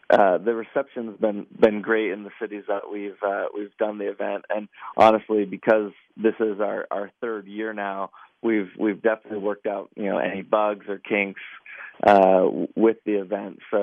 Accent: Kansas City, Missouri, United States; I'm actually from Kansas City. I grew up in Kansas City.

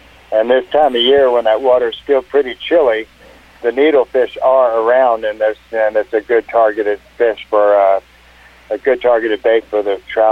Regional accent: Texas, United States; born there; I was born in Texas, and I learned how to throw a bait caster that was clunky as it could be.

